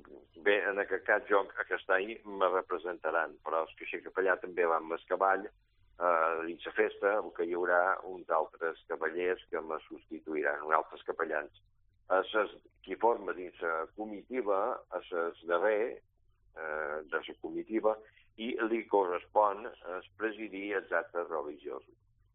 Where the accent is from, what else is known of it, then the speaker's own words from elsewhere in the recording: Ciutadella, Balearic Islands, Spain; els qui som nascuts aquí a Ciutadella posa una alegria immensa